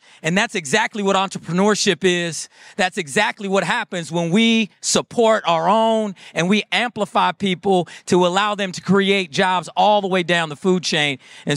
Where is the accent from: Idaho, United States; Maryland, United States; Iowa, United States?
Iowa, United States; born there; now in Michigan, United States; So I chose Michigan. I'm not from Michigan. Right. I came here and I was born in Iowa.